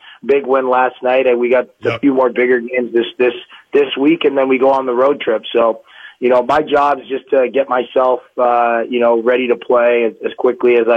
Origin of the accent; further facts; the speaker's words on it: Toronto, Ontario, Canada; I'm from Toronto